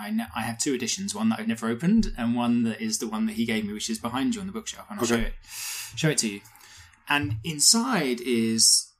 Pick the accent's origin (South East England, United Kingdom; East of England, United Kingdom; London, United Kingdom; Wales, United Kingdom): East of England, United Kingdom; Canvey Island; Canby Island in Essex, deepest, darkest Essex.